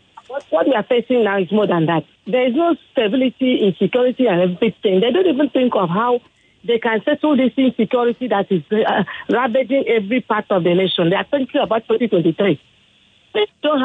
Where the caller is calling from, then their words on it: Ikeja, Lagos, Nigeria; I'm calling from Ikpaja.